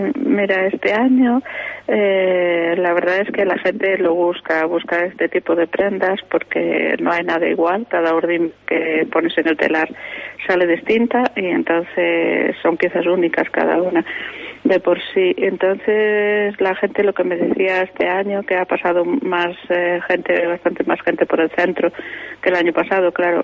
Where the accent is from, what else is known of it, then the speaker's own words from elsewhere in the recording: Taramundi, Asturias, Spain; pues estoy muy orgullosa de haber podido seguir trabajando en mi zona, en mi pueblo, Taramunde, y la comarca toda